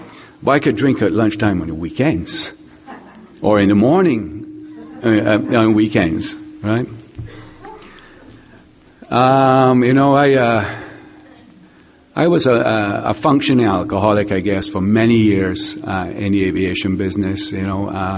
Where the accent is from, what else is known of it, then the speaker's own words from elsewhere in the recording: Barbados; I'm from Barbados.